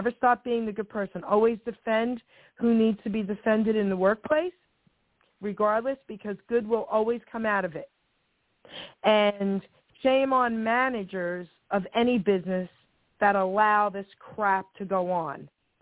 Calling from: New Jersey, United States; I'm calling from New Jersey.

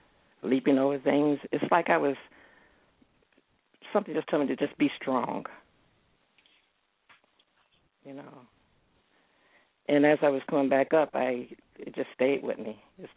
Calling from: Cleveland, Ohio, United States; I'm calling from Cleveland, Ohio.

